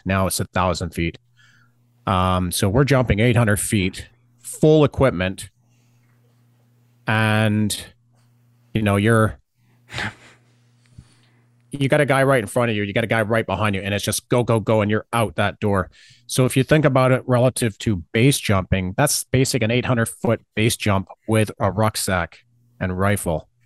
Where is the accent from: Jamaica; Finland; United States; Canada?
Canada; also born or lived in Australia / Alberta; We immigrated to Toronto when I was very young, and moved all over Canada. Mm-hmm. And the longest I ever lived in one place was Alberta when I was in the army. And we've just moved out about a year and a half out here in BC now.